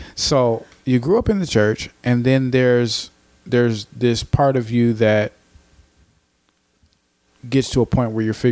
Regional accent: Cleveland, Ohio, United States; because I'm from Cleveland. I'm not from the Bronx.

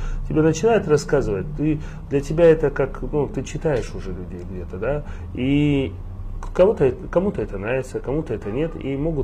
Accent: Yekaterinburg, Sverdlovsk Oblast, Russia; also born or lived in Makhachkala / Moscow; я из семьи военных, соответственно, куда они, туда и я. Угу. Родился в Екатеринбурге, базу начала, скажем так, образования получал там, переехал потом в Махачкалу.

